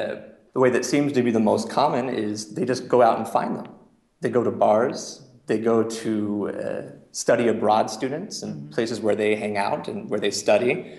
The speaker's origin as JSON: {"language": "English", "country": "United States", "said": "it just seems that it exposed my own ideas as an American."}